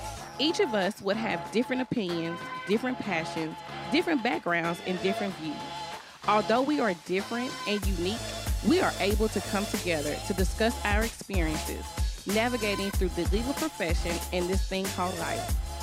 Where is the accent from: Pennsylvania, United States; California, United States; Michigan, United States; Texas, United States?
Texas, United States; Dallas; Oh, coming from a Dallas girl.